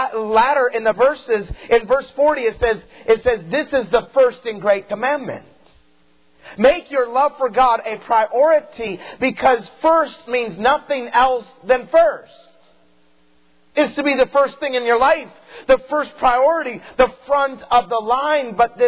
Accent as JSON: {"language": "English", "region": "Idaho", "country": "United States", "tie": "born or raised there", "said": "I grew up in Idaho, and so you can picture grandpa, grandson, fishing poles in the water."}